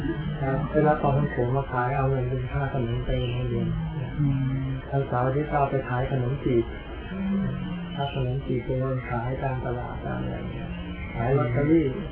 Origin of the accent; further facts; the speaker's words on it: Bangkok, Thailand; also born or lived in Suphan Buri; ตอนเกิดที่กรุงเทพแล้วก็ไปอยู่สุพรรณบุรีถึงประมาณอายุ10ขวบก็กลับมาเรียนหนังสือที่กรุงเทพ